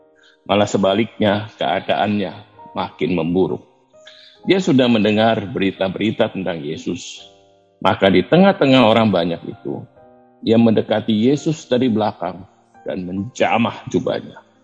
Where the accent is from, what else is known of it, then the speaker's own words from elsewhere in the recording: Tangerang, Banten, Indonesia; also born or lived in Pontianak; dari Tangerang. Hari ini tapi saya rekaman dari kota kelahiran saya, Pontianak.